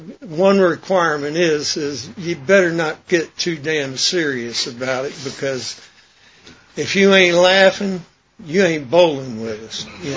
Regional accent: Georgia, United States; also born or lived in Key West; I was born in Key West and spent most of my time in Georgia. I'm a damn cracker, you know.

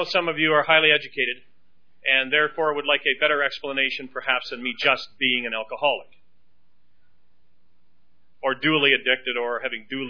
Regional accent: Canada; Well, I'm a Canadian.

